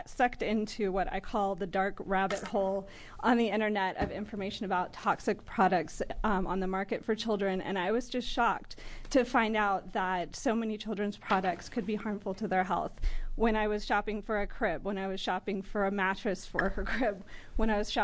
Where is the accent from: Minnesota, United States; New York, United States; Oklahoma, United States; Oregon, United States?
Oregon, United States; Portland; I'm a parent from Portland, Oregon.